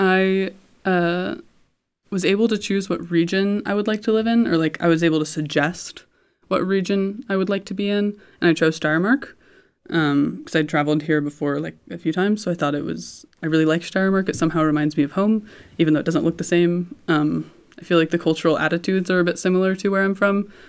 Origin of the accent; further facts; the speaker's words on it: Indianapolis, Indiana, United States; growing up in Indianapolis, and I've lived in Indiana my whole life.